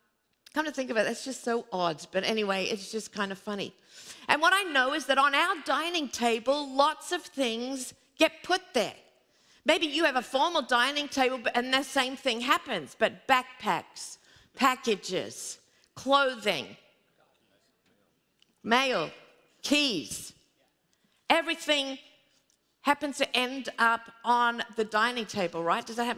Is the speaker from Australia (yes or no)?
yes; Australia; now in United States; because I grew up in Australia, it's a little bit different.